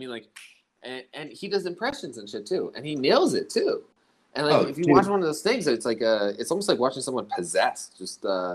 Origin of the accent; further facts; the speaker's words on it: San Francisco, California, United States; In San Francisco, I grew up in the Bay, right?